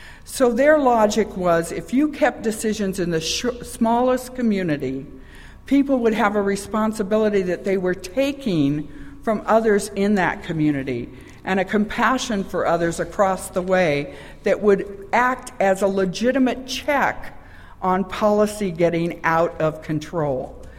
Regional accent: Utah, United States; I come from Utah, which is one of the healthiest states in the nation

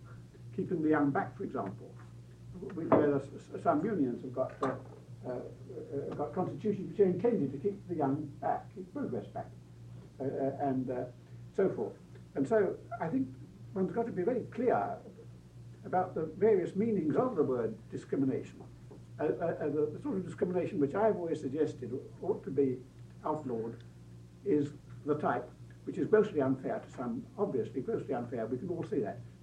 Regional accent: Cape Town, Western Cape, South Africa; now in United States; May I point out … from Cape Town and from the Hoover Institution and Cal State College at the moment.

